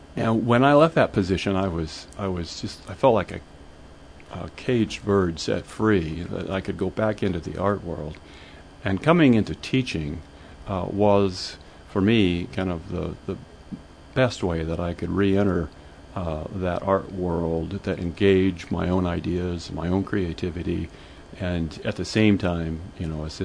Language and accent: English; Iowa, United States; I grew up in Southwest Iowa, in a rural area.